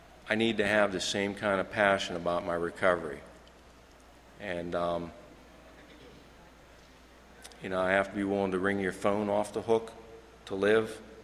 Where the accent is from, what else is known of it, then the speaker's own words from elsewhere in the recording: Pennsylvania, United States; The area I'm from is Laurel Mountain Highlands area. It's up in north central Pennsylvania.